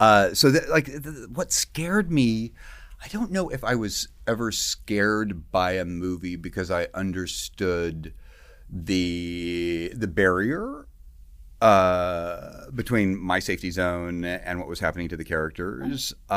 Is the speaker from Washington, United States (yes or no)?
yes; Clarkston, Washington, United States; I grew up in the Pacific Northwest in a little community. It was called the Lewis Clark Valley. So it was Lewiston, Idaho, and Clarkson, Washington, separated by the Snake River.